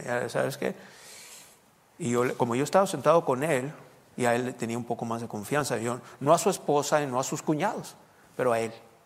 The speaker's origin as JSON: {"language": "Spanish", "country": "Mexico", "said": "La diferencia entre nosotros los mexicanos y entre los hispanos"}